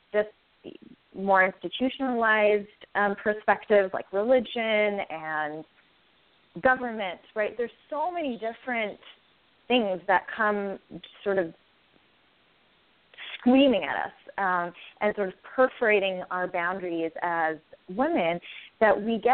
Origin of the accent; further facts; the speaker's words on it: Lebanon; Plus, I grew up in Lebanon, and so I think add another 10 years to that backwards.